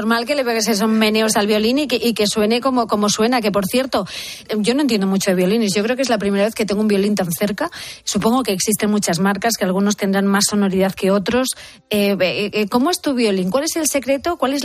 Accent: Castilla-La Mancha, Spain; Aquí seguimos, castellano-manchegos al poder, hija.

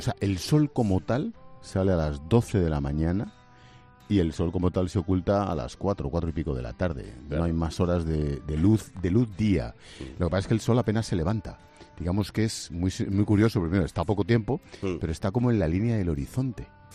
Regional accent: Madrid, Community of Madrid, Spain; los que somos de Cuatro Caminos, tío, podemos aguantar lo que haga falta

